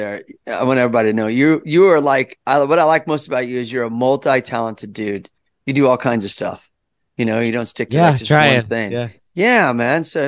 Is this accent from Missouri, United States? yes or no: yes; Kansas City, Missouri, United States; where I was raised in the Midwest in Kansas City